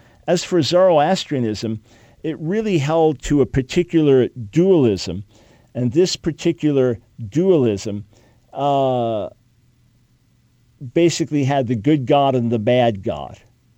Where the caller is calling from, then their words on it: Brazil; I'm from Brazil. Here in Brazil, we're having some trouble with some atheists